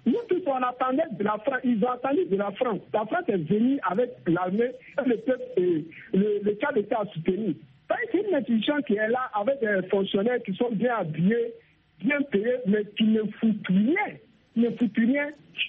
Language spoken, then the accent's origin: French; Burkina Faso; même chez moi, au Burkina Faso